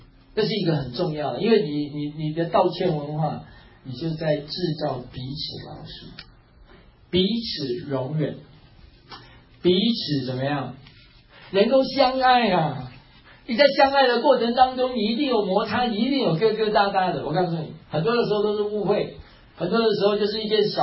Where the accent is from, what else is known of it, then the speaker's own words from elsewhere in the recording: Taiwan; 低人一等，我们台湾话叫输人不输阵